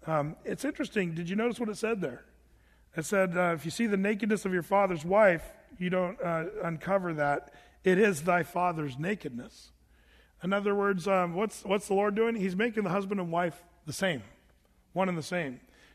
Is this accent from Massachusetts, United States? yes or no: no; Oregon, United States; I grew up in Southern Oregon, and never forget, me and my buddies, we'd want to go inner tubing down the Applegate River